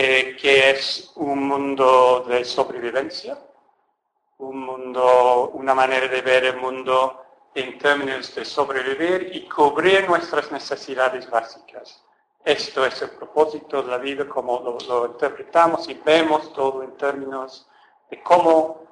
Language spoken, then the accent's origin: Spanish; England, United Kingdom; accent: English; Spanish is a second language; probablemente os habéis dado cuenta que no soy español. Soy inglés y por eso tengo ese acento precioso que por mucho que intento no lo quito.